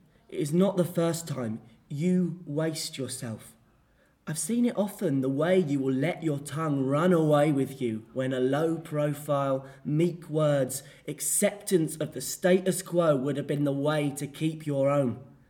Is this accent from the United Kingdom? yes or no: yes; East of England, United Kingdom; accent: Essex; moved away; So I think my Essex accent, since I've moved up here, has become a bit more beefier than what it had been. But generally, in Essex, I think I kind of have a sort of posher accent in Essex